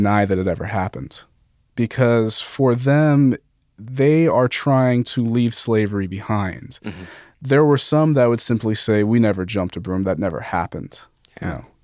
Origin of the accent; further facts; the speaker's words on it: Las Vegas, Nevada, United States; Or, you know, I'm from Las Vegas. You can simply go to one of the white wedding chapels downtown and just get married.